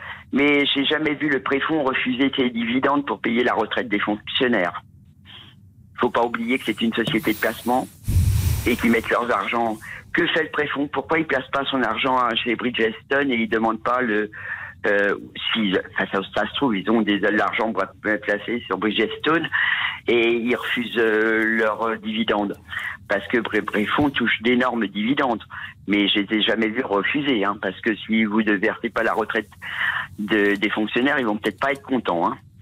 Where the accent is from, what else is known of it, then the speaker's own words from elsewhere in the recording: Saint-Quentin, Hauts-de-France, France; puisque je suis de Saint-Quentin, donc c'était mon ancien maire et mon président de région